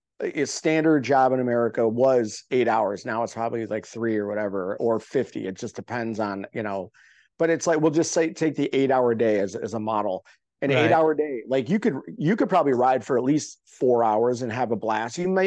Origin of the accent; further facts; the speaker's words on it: Chicago, Illinois, United States; now in Los Angeles, United States; It's like, I'm from Chicagoland, but I don't consider myself a Chicagoland comic or Chicago comic. I consider myself an LA comic.